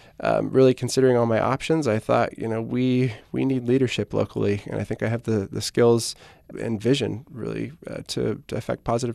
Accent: Arroyo Grande, California, United States; Yeah, so I grew up in Aurora Grande, went to AG High, went to Cal Poly.

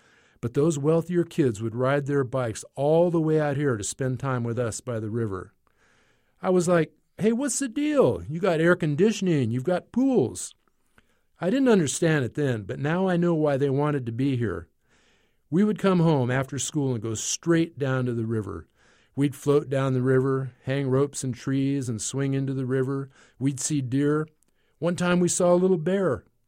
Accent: Mexico; now in United States; A lot of people from my hometown in Mexico lived around this area.

